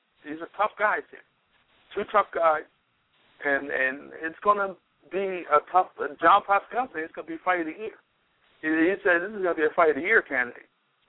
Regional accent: Philadelphia, Pennsylvania, United States; I'm from Philadelphia, I thought that fight.

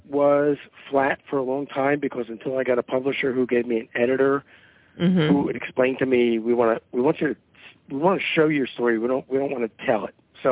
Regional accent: Philadelphia, Pennsylvania, United States; also born or lived in Atlanta; And I grew up in Philadelphia, went to high school there, went to college for 2 years at Temple University, got thrown out.

